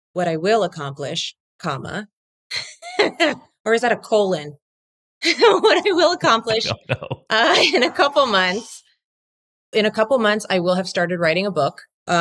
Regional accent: Whittier, California, United States; And I grew up in Whittier, where the girls are prettier.

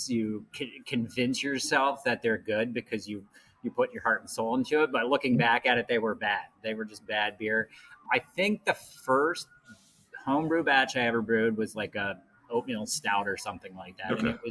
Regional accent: Harrisburg, Pennsylvania, United States; I'm from the Harrisburg area.

